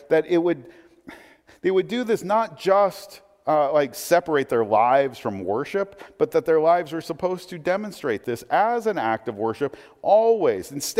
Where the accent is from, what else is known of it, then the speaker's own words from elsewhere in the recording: Portland, Oregon, United States; I mean, I grew up in Portland. You don't have sheep in Portland, okay?